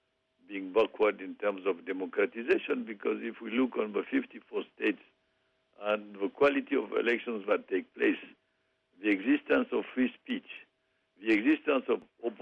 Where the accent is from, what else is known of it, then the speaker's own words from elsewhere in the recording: Niger; you know, I'm from Niger